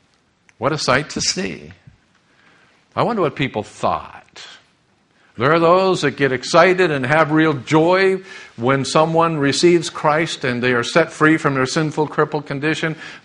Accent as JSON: {"language": "English", "town": "La Puente", "region": "California", "country": "United States", "tie": "born or raised there", "also_born_or_lived": "West Covina", "said": "Oftentimes would be in church in West Covina where we grew up in La Puente area."}